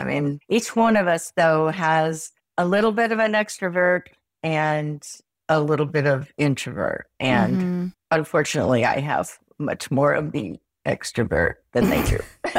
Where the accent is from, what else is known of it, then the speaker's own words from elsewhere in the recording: Midwest, United States; accent: Midwestern; All of a sudden, my Midwestern accent came out.